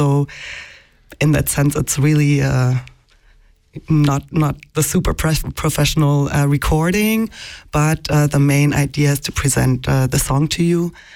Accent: Berlin, Germany; now in Estavayer-le-Lac, Switzerland; Me, myself, I'm a German from Berlin originally, but I live in Estavayer-le-Lac.

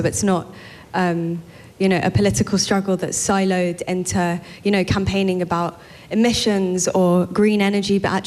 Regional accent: London, United Kingdom; I'm from London, came today.

